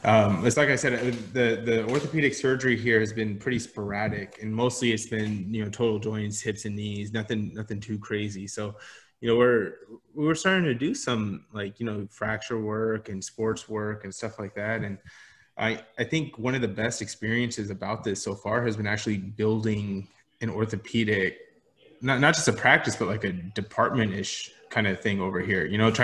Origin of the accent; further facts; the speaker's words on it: Texas, United States; I grew up in Texas.